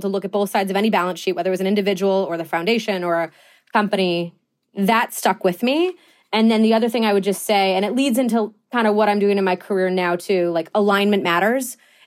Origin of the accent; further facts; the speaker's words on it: Lake Forest, Illinois, United States; Just north of Chicago, a town called Lake Forest.